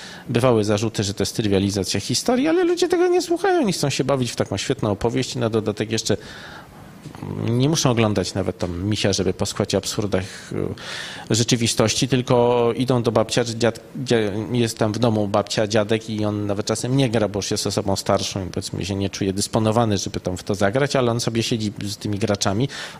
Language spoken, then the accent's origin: Polish; Kraków, Lesser Poland, Poland; jak miałem tam lat 6, to byłem świadkiem demonstracji na rynku głównym w Krakowie, bo wychowywałem się w tym mieście